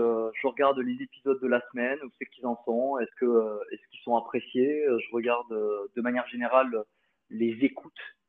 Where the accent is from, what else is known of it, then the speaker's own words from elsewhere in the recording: France; ça se fait parce que je suis français de base et que j'en connais beaucoup plus, quoi.